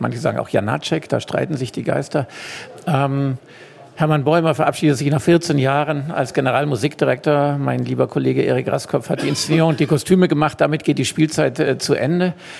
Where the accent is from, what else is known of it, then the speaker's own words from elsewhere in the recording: Altusried, Bavaria, Germany; Tatsächlich stamme ich aus Altusried